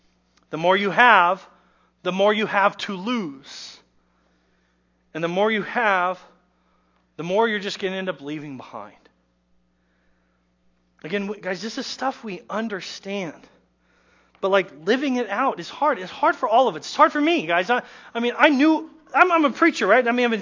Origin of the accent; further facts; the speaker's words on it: Nebraska, United States; also born or lived in Colorado; I grew up in Nebraska and southeastern Colorado, and there's a lot of plains area.